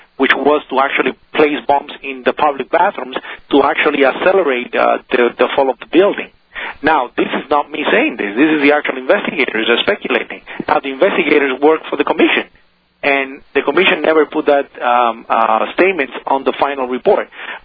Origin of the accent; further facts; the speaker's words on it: Puerto Rico; I'm from Puerto Rico